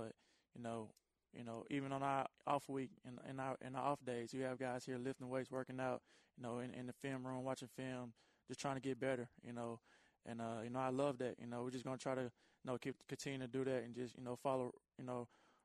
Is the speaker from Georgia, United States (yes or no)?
yes; Atlanta, Georgia, United States; At first, it was kind of hard getting used to it, you know, 10 feet of snow growing up in Atlanta. You know, I'm not used to the cold weather and snow